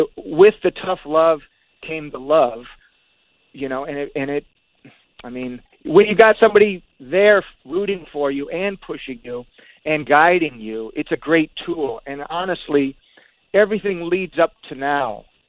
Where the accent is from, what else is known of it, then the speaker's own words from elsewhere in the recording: Detroit, Michigan, United States; Being from the same town, you kind of have the same influences. So, I mean, first of all, growing up in Detroit is way different than California.